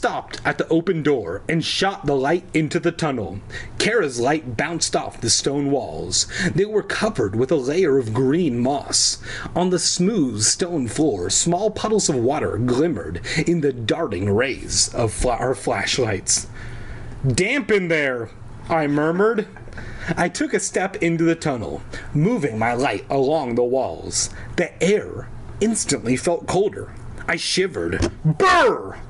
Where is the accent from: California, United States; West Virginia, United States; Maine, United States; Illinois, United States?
California, United States; See, we grew up in Southern California, so we don't know.